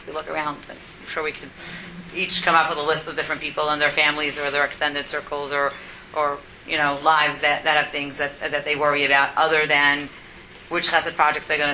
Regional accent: Houston, Texas, United States; I'm from Houston.

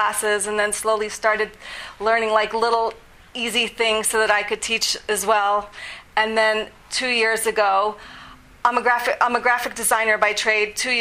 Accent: Teaneck, New Jersey, United States; I'm from Teaneck, New Jersey.

